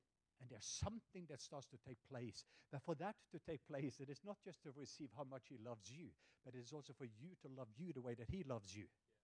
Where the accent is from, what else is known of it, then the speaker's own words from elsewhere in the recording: Norway; now in Atlanta, United States; I'm a true southerner for anyone because I'm from the southwest part of Norway. So in case you... Yes, I'm a real guy. So anyway, but I live in Atlanta